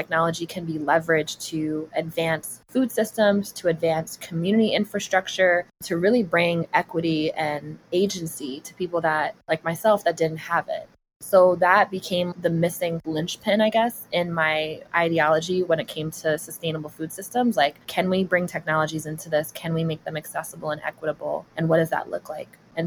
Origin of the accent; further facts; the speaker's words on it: Brooklyn, New York, United States; So I was born and raised in Brooklyn. I came from a first generation immigrant household. My mom immigrated here from Morocco